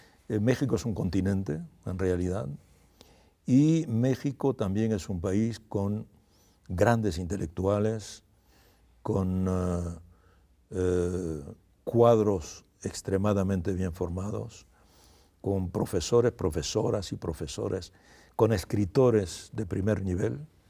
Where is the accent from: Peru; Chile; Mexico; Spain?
Spain; Evidentemente, como español